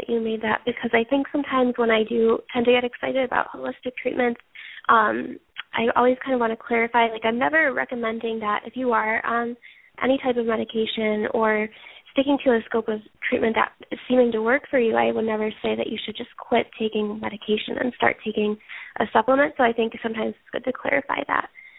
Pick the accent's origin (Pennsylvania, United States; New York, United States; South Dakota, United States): New York, United States; Buffalo; also born or lived in Syracuse; now in Hawaii, United States; And so it's much different than it was being from Syracuse and growing up in Buffalo. It's very snowy here.